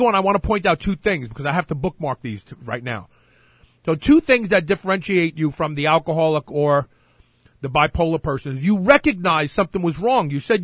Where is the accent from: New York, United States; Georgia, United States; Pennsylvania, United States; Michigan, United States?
New York, United States; this is even me growing up in New York